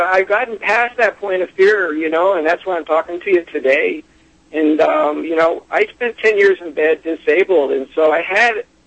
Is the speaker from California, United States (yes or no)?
yes; California, United States; I'm from California, and I graduated in 65 and got drafted in 68